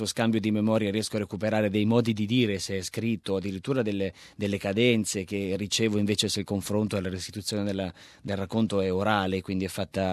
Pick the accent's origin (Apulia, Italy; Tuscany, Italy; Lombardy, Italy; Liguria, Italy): Lombardy, Italy; quello che per noi lombardi, perché io sono lombardo, è lo stereotipo del migrante